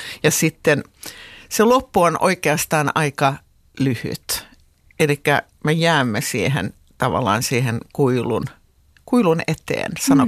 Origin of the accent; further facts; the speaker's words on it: Helsinki, Uusimaa, Finland; mä olen itä-helsinkiläinen, mä tulen Puotilasta